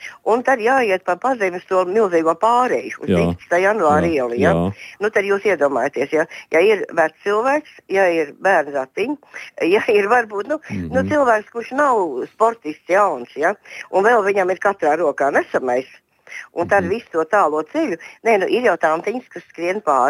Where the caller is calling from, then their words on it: Riga, Latvia; Mēs no Pārdaugavas cilvēkiem uz zonām, te mums ir ierosinājums.